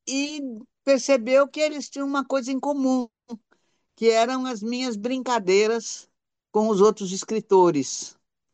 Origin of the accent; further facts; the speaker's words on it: Santos, São Paulo, Brazil; moved away as an adult; Olha, eu sou muito santista também, porque eu vivi em Santos até os 18 anos, e é o período de formação da gente, né?